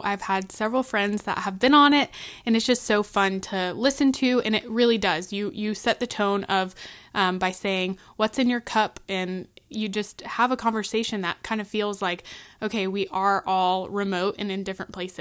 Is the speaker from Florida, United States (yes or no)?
yes; Florida, United States; Growing up in Central Florida and being someone who has been to Disney many, many, many times and also working there